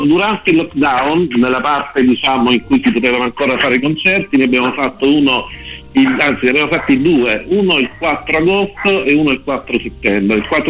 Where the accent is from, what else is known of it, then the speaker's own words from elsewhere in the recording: Apulia, Italy; also born or lived in Rome; io in effetti sono salentino d'origine, ho vissuto più di 30 anni a Roma, sono rientrato qua giù nel Salento, a Leuca in particolare